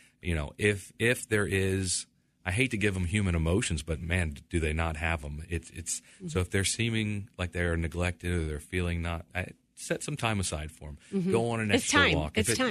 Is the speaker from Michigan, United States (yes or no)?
no; Tampa, Florida, United States; also born or lived in Texas; So I actually grew up here and I grew up in the Tampa Bay area